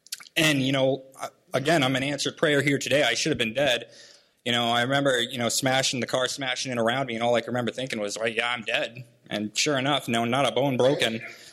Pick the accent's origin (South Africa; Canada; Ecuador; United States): United States; Laconia, New Hampshire; I'm 26 years old. I'm from Laconia, New Hampshire.